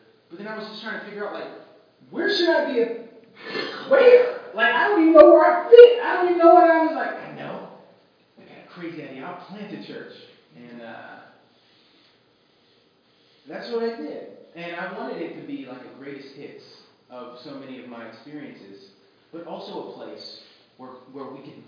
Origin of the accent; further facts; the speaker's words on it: Pennsylvania, United States; I grew up in Western Pennsylvania, also known as Alabama.